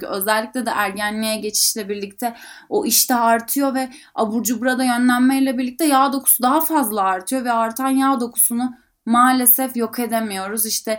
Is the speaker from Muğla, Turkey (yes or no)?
yes; Bodrum, Muğla, Turkey; Mesela ben Bodrum'da büyüdüm ve büyüdüğümüz zaman bahçemizde mandalina ağaçları vardı.